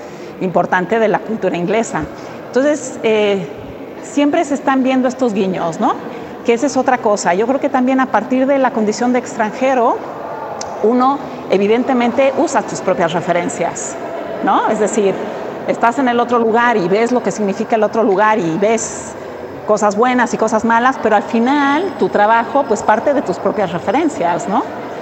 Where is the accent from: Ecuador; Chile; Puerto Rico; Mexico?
Mexico; aquello que hemos visto siempre como mexicanos